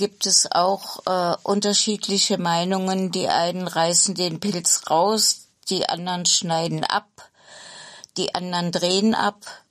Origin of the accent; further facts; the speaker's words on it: Oschersleben, Saxony-Anhalt, Germany; moved away as an adult; also born or lived in Thuringia; ich komme aus dem Vorharz, aus Oschersleben und bin dann 1974 mit 31 Jahren nach Thüringen gezogen. Mhm. Und bis 93 habe ich da gewohnt.